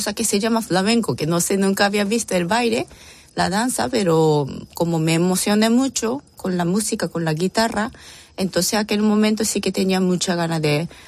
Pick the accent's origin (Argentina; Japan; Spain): Japan; Bueno, soy japonesa, entonces si la gente piensa que sí, que soy japonesa, sí es correcto